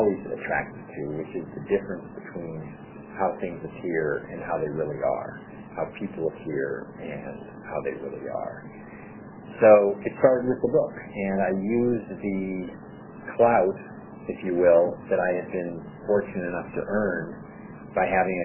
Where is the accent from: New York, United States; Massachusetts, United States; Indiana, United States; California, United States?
California, United States; Los Angeles; I grew up in Los Angeles. I've always wanted to make a picture that deals with the city of my childhood memories.